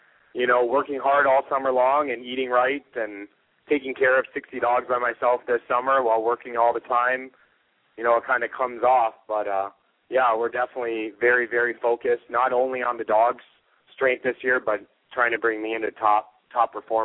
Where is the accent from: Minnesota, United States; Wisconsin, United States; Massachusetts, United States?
Minnesota, United States; born there; moved away as an adult; also born or lived in Michigan; I was born in Minnesota and then ended up starting to guide dog sledding trips at around 19 years old in Michigan